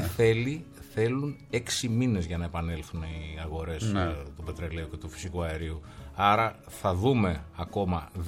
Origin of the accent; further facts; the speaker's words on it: Corfu, Ionian Islands, Greece; και εγώ είμαι Κυρκυραίος, δεν μπορώ να μην πενέσω και εγώ την πατρίδα μου, την ιδιαίτερη